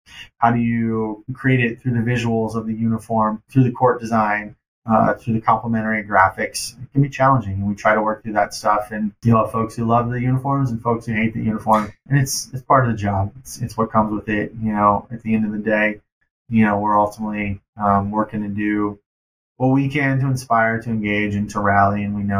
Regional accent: Cleveland, Ohio, United States; now in Denver, United States; But I have Cleveland roots, born and raised in Ohio, outside of Cleveland. So I'll always be a Cleveland guy as well.

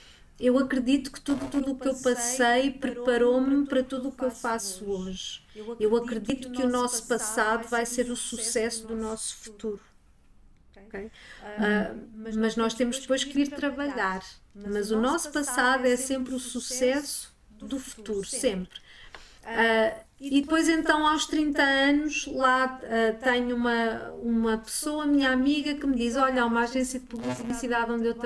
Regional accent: Santarém, Portugal; born there; tenho 48 anos e nasci no Ribatejo, em Santarém, no ano de 74. Uma zona que não tinha acesso a grandes coisas, não é como nascer em Lisboa

